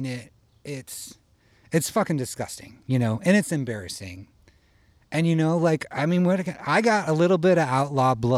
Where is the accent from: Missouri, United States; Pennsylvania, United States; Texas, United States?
Missouri, United States; St. Louis; I already knew I was cool from St. Louis